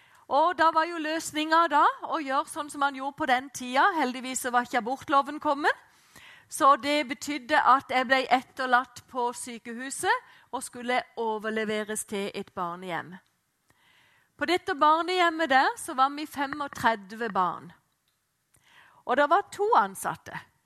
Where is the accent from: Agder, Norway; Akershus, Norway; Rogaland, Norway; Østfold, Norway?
Agder, Norway; Flekkerøya; also born or lived in Oslo; og jeg har vokst opp ute på Flekkerøya. Og der kom jeg når jeg var 2,5 år gammel. Da kom jeg ifra Oslo og hadde vært på barnehjem i 2,5 år.